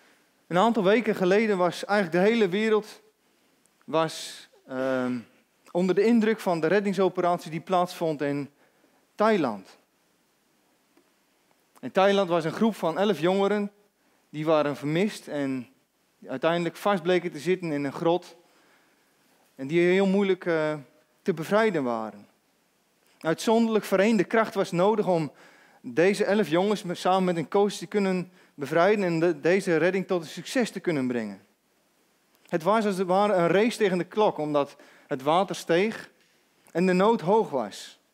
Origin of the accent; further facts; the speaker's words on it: Urk, Flevoland, Netherlands; Ik kom zelf uit Urk.